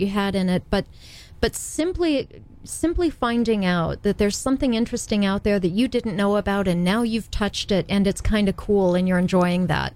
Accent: Indiana, United States; born or raised there

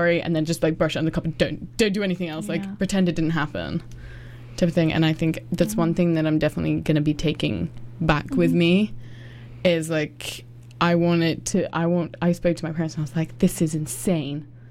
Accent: England, United Kingdom; So I'm from England, and in case you couldn't tell by the accent.

